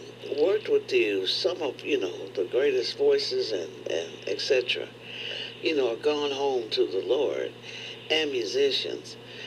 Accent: Kansas City, United States; No, I'm from Kansas City.

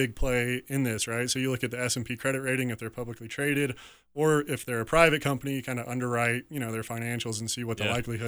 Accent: Colorado Springs, Colorado, United States; And born and raised in Colorado Springs here, so pretty passionate about the Springs.

